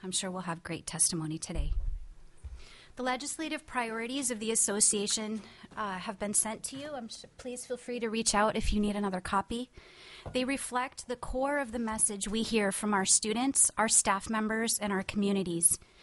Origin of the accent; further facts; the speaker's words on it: Delta Junction, Alaska, United States; I'm from Delta Junction, Alaska.